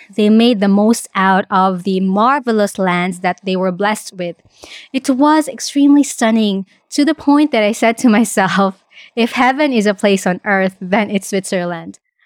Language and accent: English; Philippines; now in Australia; I live in Australia, but I'm originally from the Philippines.